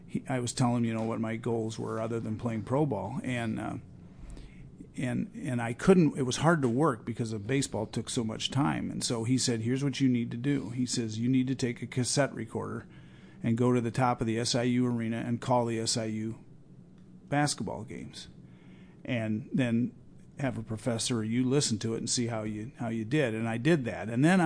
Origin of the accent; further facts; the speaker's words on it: Henry, Illinois, United States; I was from Henry, which is over by Peoria. I'd never been on the western side of the state at all, no.